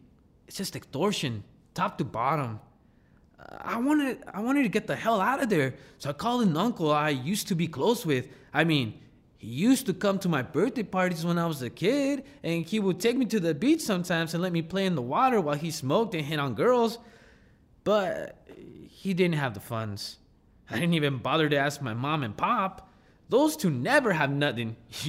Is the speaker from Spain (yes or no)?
no; Nicaragua; moved away as an adult; now in Delaware, United States; I came from Nicaragua, baby, the land of lakes and volcanoes. Been here 8 years, almost to the day.